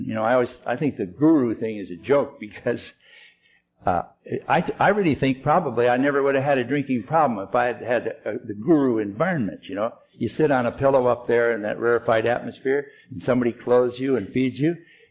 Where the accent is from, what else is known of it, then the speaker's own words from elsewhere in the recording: Detroit, Michigan, United States; I'm from Detroit, Michigan, and my wife's from Emporia, Kansas.